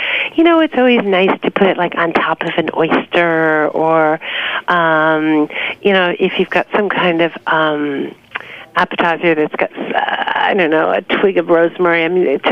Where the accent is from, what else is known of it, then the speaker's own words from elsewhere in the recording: New York, United States; I was born and raised in New York.